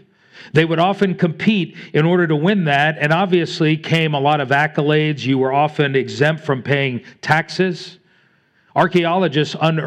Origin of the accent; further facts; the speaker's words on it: Florida, United States; I grew up in South Florida